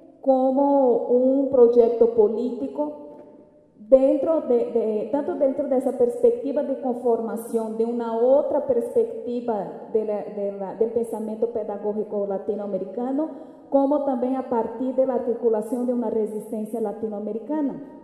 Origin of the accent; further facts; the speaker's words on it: Brazil; Spanish is a second language; constituciones brasileñas, y en especial en la Carta Magna de 1988, que fue la última que fue aprobada, renovada en mi país